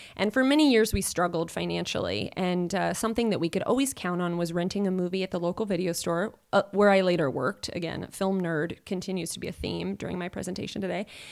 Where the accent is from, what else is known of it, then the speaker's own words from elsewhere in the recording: Winterset, Iowa, United States; born there; So I was born in Winterset, Iowa.